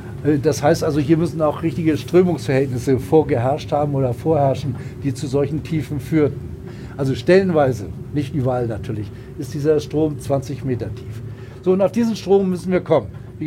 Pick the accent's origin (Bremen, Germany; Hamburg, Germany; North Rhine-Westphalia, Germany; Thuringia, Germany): Hamburg, Germany; Ich komme selbst aus Hamburg